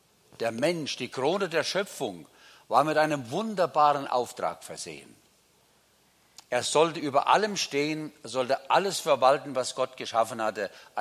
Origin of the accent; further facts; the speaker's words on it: Kandern, Baden-Württemberg, Germany; Ich komme hier aus Kandern.